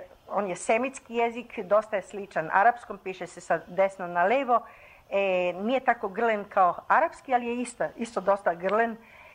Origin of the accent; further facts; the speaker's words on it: Belgrade, Serbia; Imate, ja sam iz Beograda